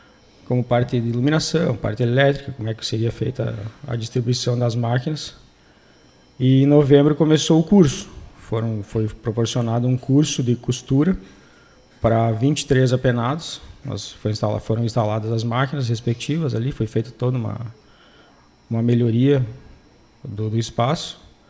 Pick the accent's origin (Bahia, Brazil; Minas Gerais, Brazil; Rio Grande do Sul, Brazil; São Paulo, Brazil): Rio Grande do Sul, Brazil; Frederico Westphalen; also born or lived in Rodeio Bonito; sou natural de Rodeio Bonito, mas a gente morou a vida toda praticamente em Frederico Westphalen. E eu vim justamente em 2008 para cá